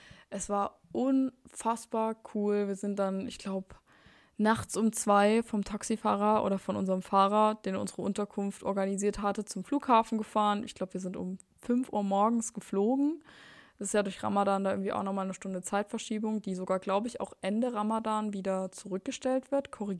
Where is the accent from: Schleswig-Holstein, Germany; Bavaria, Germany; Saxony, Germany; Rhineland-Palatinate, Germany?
Saxony, Germany; bei uns in Sachsen sagt man so Plinsen